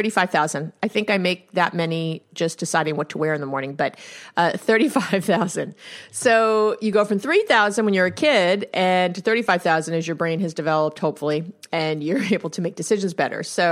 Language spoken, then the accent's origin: English; New York, United States; I'm a Jew from New York